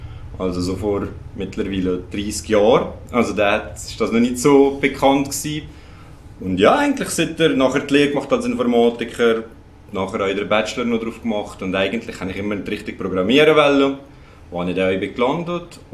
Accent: Switzerland; ah, wir sind die beiden Schweizer gut.

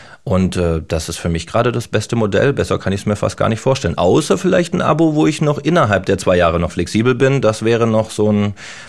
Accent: Baden-Württemberg, Germany; now in Berlin, Germany; ich bin auch auf dem Land außerhalb von Stuttgart groß geworden, auch wenn ich jetzt in Berlin lebe

